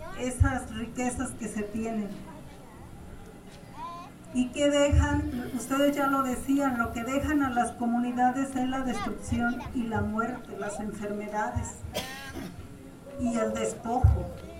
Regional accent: Mexico; yo digo que todos somos indígenas porque somos nacidos de México

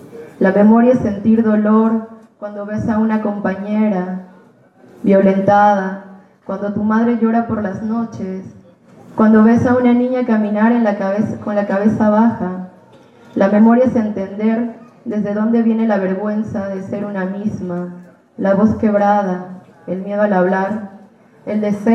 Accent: Oaxaca, Mexico; vengo de la Costa Chica de Oaxaca

